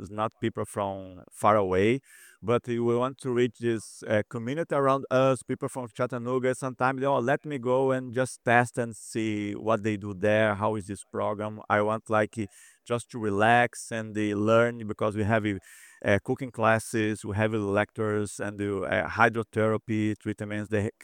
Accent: Brazil; accent: Brazilian; English is a second language; now in United States; And I am from Brazil. This is why I have this strong accent.

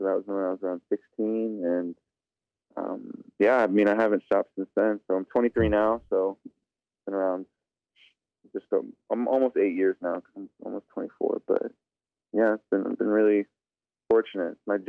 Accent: Sioux Falls, South Dakota, United States; I grew up in South Dakota. Grew up on the east side in Sioux Falls, and my whole family's on the western part of the state in Pine Ridge.

